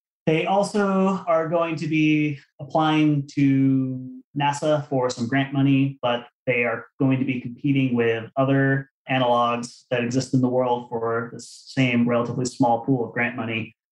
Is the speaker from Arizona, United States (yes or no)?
yes; Arizona, United States; You know, when I was a kid growing up in Arizona.